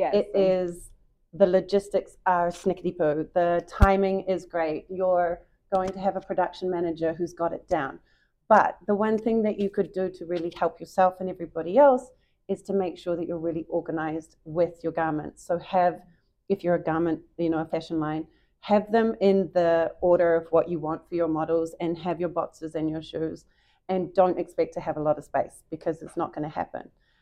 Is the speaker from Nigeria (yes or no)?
no; New Zealand; moved away as an adult; now in New York, United States; I'm originally from New Zealand and I moved here 2 years ago.